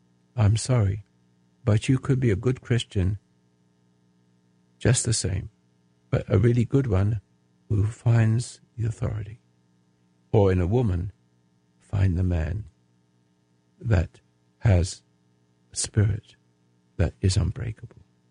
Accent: England, United Kingdom; I'm an Englishman. I'm an American. I love this country.

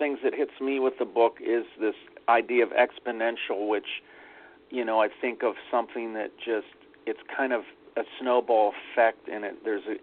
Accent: Pittsburgh, Pennsylvania, United States; I grew up in Pittsburgh.

